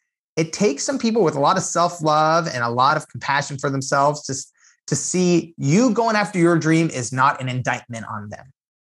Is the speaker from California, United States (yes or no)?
yes; California, United States; born there; My parents and grandparents came from Iran to America 40 years ago. And I was born here in California.